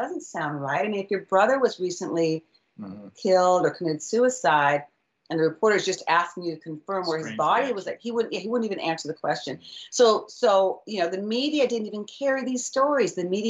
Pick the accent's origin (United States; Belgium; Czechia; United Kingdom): United States; Gig Harbor, Washington; another guy in my hometown, Big Harbor, also died.